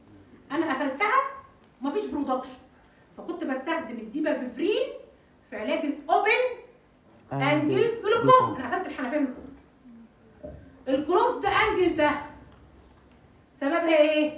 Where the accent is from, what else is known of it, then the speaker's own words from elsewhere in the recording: Egypt; اللي عندنا في مصر السنك ده في حاجه اسمها طبه